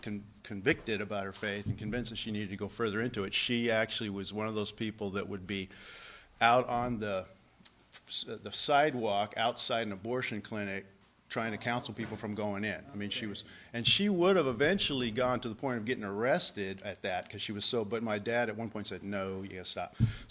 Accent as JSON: {"language": "English", "town": "Midland", "region": "Texas", "country": "United States", "tie": "born there", "said": "So I was born in Midland, Texas, a big family. I've got five brothers and one sister."}